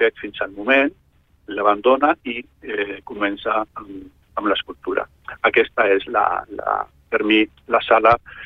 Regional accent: Canary Islands, Spain; now in Barcelona, Spain; jo soc de Gran Canària, però estic aquí a Barcelona des de fa molts anys

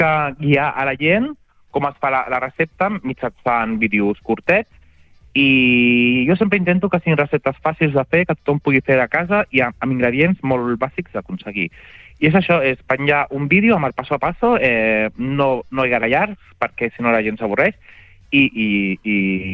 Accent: Sant Feliu, Catalonia, Spain; jo he donat a conèixer una mica més Sant Feliu, no? De que la gent quan veu d'on soc, clica a la localització i veu lo maco que tenim a la Baixa Empordà.

